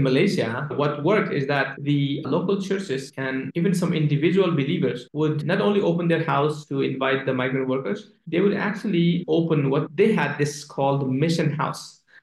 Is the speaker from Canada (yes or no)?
no; Nepal; And I'm from Nepal as well.